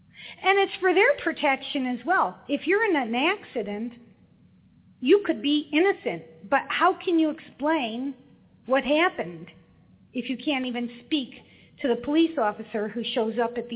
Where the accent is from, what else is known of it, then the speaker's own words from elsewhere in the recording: Missouri, United States; I say I'm from the East Coast. I'm from the East Coast of Missouri, Mississippi River, yeah.